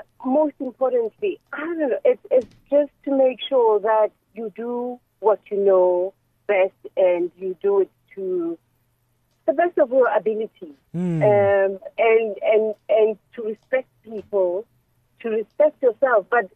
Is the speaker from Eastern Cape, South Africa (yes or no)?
no; Johannesburg, Gauteng, South Africa; I grew up in Johannesburg, Kusoweto, Johannesburg, so streetwise.